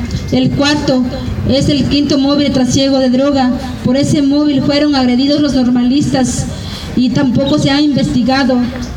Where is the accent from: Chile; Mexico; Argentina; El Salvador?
Mexico; porque no podemos estar callados como mexicanos.